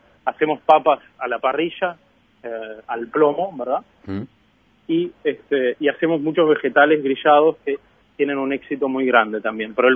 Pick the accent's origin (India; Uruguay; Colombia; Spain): Uruguay; para mí como uruguayo, sería muy interesante que se empezara a expandir